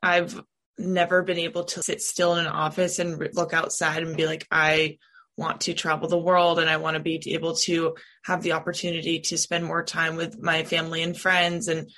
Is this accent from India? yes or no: no; California, United States; So a little bit about me is that I'm originally from California.